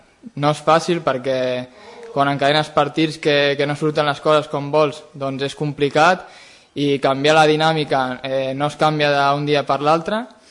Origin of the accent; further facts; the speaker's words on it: Valls, Catalonia, Spain; Sí que és veritat que soc de Valls, que soc de Tarragona